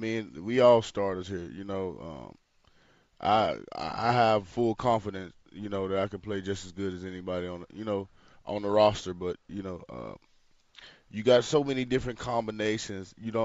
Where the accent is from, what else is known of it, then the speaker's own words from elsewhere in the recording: Georgia, United States; I grew up in Georgia.